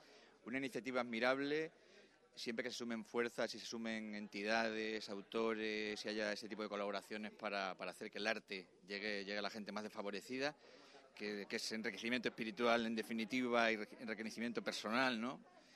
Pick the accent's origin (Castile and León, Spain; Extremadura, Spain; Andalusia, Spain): Extremadura, Spain; yo, curiosamente, yo me crié en Extremadura y éramos chicos muy de la calle